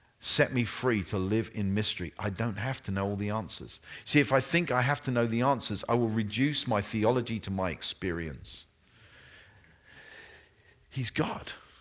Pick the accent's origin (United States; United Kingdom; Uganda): United Kingdom; And I'm a Brit.